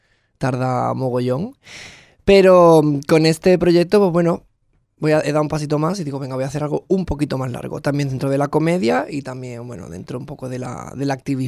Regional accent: Andalusia, Spain; o sea, aquí todos somos andaluzas

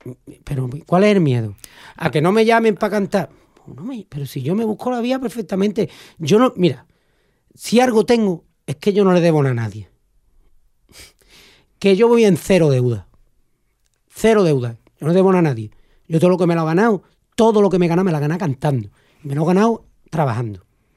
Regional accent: El Puerto de Santa María, Andalusia, Spain; Yo, en mi nombre artístico, llevo a mi tierra por todos lados del mundo. Yo he estado en Canadá, yo he estado en Venezuela, yo soy celu del puerto de Santa María.

